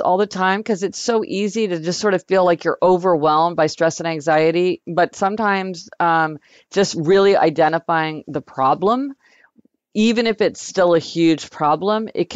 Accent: Kansas City, United States; born or raised there

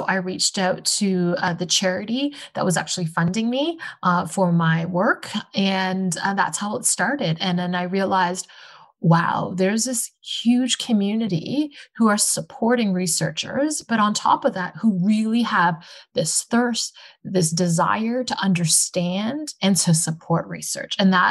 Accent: Ottawa, Ontario, Canada; also born or lived in Winnipeg / Hong Kong; I am Canadian. I was born in Winnipeg and grew up in Ottawa, but moved to Hong Kong in my teenage years and finished out high school there and came back for university.

